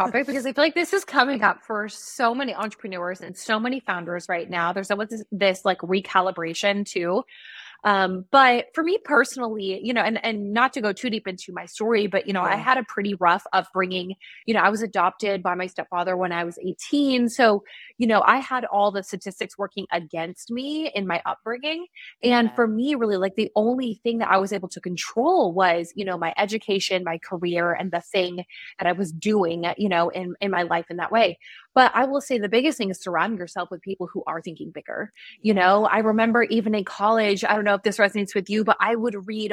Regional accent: New York, United States; I'm from New York.

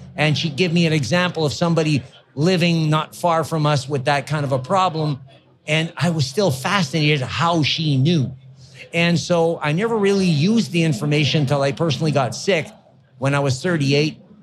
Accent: Ontario, Canada; I grew up in Northern Ontario in a little town called Callum, Ori Township. And my father was a Beothuk Native Indian of Newfoundland

